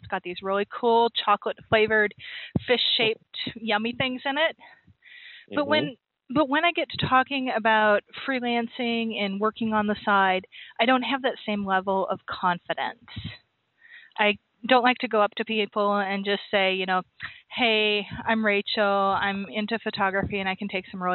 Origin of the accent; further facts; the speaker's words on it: Minnesota, United States; I'm from Minnesota.